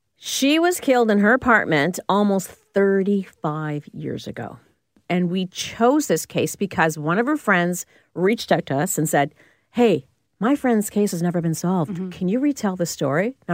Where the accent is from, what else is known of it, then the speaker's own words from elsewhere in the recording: Toronto, Ontario, Canada; We are two reporters from Toronto, Ontario.